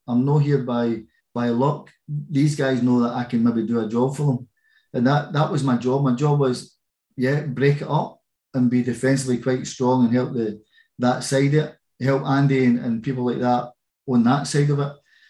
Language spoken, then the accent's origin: English; Glasgow, Scotland, United Kingdom; bear in mind, I'm from Glasgow. We don't give anything away for free.